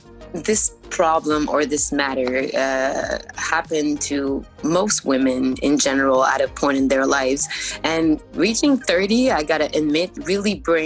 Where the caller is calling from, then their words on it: Montreal, Quebec, Canada; I'm from Montreal, Canada.